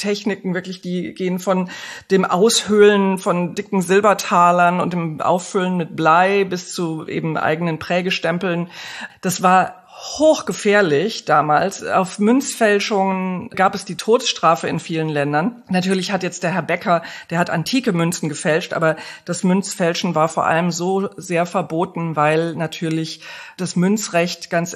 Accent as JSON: {"language": "German", "town": "Bad Homburg", "region": "Hesse", "country": "Germany", "tie": "born or raised there", "said": "dem Saalburg-Museum bei Bad Homburg geschenkt, wo ich groß geworden bin."}